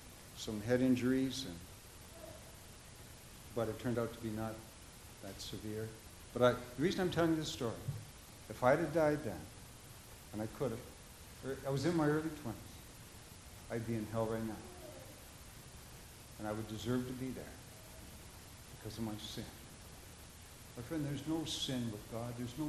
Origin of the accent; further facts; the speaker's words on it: Canada; I grew up in Canada. I was going to school in Toronto